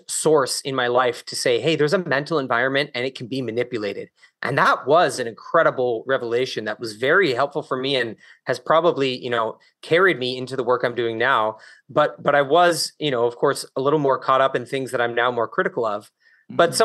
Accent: Calgary, Alberta, Canada; born there; So I was born in Western Canada, out west in Alberta. So I was actually born in Calgary.

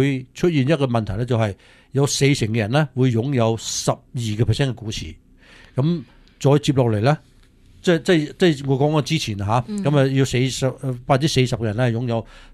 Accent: United States; 幫緊我哋美國人，你要明白呢樣嘢嚇。

